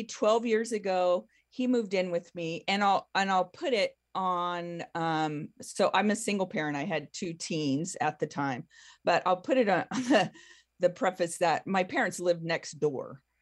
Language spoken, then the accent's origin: English; California, United States; And she would take us over. I'm from California. So she would take us over to the coast, I'd go shopping for school clothes.